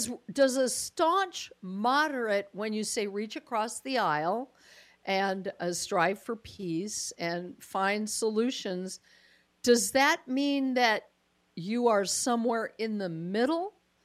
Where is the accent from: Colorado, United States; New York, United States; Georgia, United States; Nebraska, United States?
Colorado, United States; Greg earned a business degree at the University of Colorado, my home state, even though I'm not there anymore.